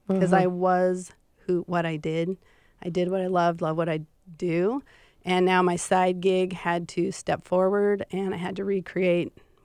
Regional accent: Montana, United States; I am from Montana

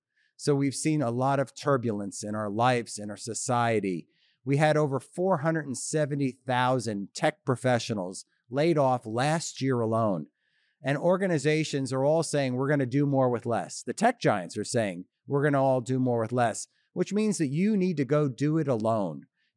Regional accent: Jupiter, Florida, United States; I like to talk about the Jupiter Lighthouse in my hometown of Jupiter, Florida.

